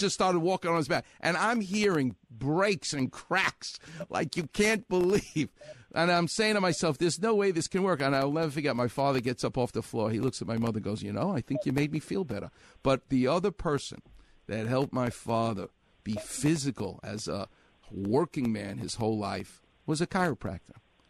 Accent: New York, United States; I'm Jewish and I'm from New York. We don't ride horses.

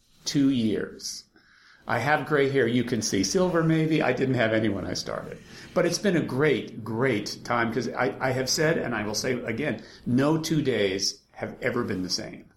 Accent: New York, United States; The fact is that I grew up in New York and loved the theater and always wanted to be part of it.

